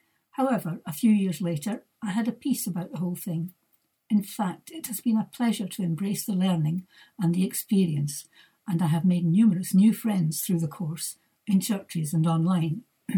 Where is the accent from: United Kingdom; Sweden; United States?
United Kingdom; West Kilbride, Scotland; I come from West Kilbride, where I attend West Kilbride Parish Church.